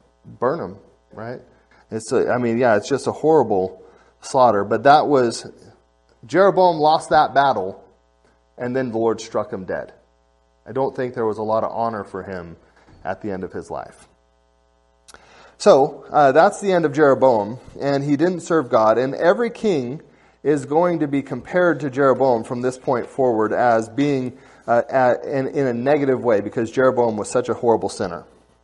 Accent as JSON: {"language": "English", "region": "Washington", "country": "United States", "tie": "born or raised there", "said": "I grew up in Washington."}